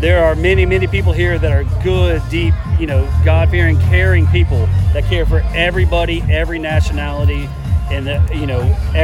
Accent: Columbia, South Carolina, United States; And again, I'm from Columbia, South Carolina. Never ever really thought I'd get to watch them play.

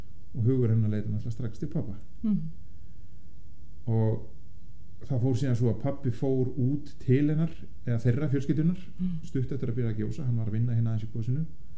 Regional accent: Vestmannaeyjar, Southern Region, Iceland; Ég fæddur og uppalinn í Vestmannaeyjum Og hef búið hér í sama húsi síðan ég fæddist Fyrir utan eitt ár sem ég bjó í Bandaríkjunum

